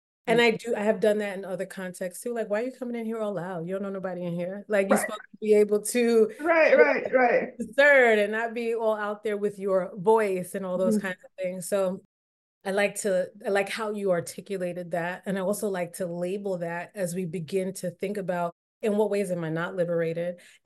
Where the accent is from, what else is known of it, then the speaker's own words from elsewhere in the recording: United States; I'm Caribbean, immigrant Caribbean parents, even though I was raised in America, very much raised in a Caribbean context